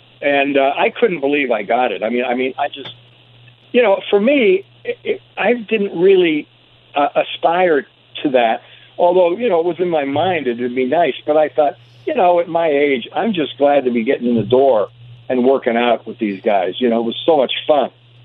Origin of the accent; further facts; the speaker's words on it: Youngstown, Ohio, United States; Actually, I'm from Youngstown, Ohio, which is right on the PA line. But it was a steel mill town.